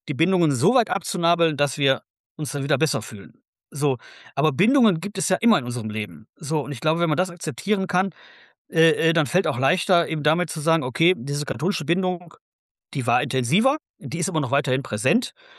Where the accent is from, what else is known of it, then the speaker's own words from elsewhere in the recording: North Rhine-Westphalia, Germany; im Ruhrgebiet, wo ich herkomme